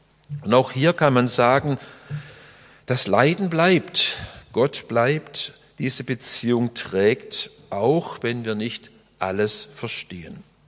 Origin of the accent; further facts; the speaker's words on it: Öschelbronn, Baden-Württemberg, Germany; Als ich Kind war, bin ich ja hier in Öschelbrunn aufgewachsen.